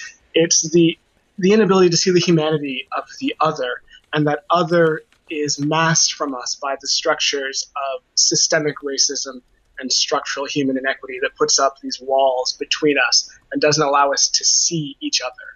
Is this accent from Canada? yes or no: yes; Canada; No, I'm Canadian.